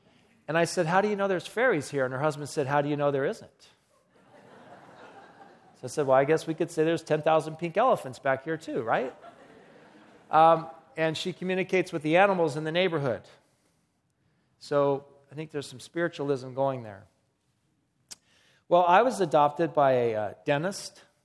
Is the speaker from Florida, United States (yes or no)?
no; Colorado, United States; So I grew up in Colorado, beautiful state.